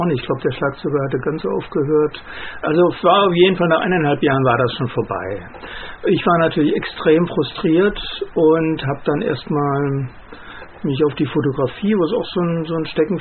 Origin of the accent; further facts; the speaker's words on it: West Germany, Germany; Ich bin ja in Westdeutschland aufgewachsen